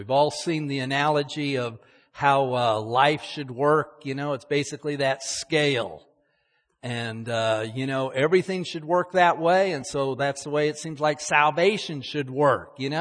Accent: Salt Lake City, Utah, United States; Most of you know I grew up in Salt Lake City. Salt Lake City is the headquarters of the Mormon Church, the Church of Jesus Christ of Latter-day Saints.

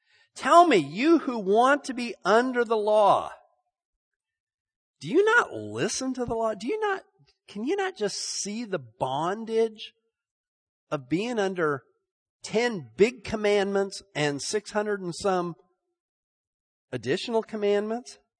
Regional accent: Salt Lake City, Utah, United States; I grew up in Salt Lake City, and after going there last week, seeing that temple again and hanging around those people

